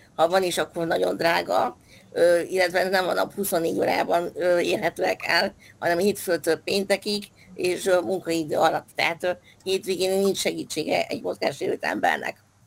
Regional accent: Székesfehérvár, Fejér, Hungary; Én székesfehérvári vagyok, tehát nem Pesten

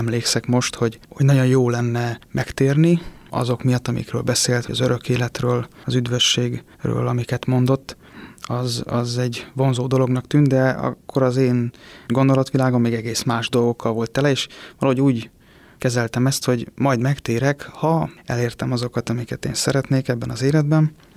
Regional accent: Százhalombatta, Pest, Hungary; Szüleim amúgy a határon túlról valók, Kolozsvárról, Szatmárnémetiből. Én ide születtem már Szászalombattára

